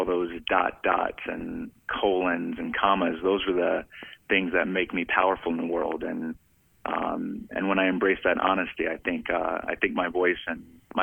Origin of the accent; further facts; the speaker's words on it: Alabama, United States; also born or lived in Tennessee, United States; And I'm a Southern man from I was born in Tennessee, but I hail from Alabama and all things Southern.